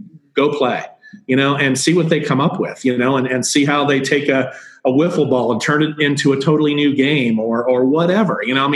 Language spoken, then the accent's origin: English; Upper Arlington, Ohio, United States; growing up in Upper Arlington, it's a huge holiday, big parade, everything like that.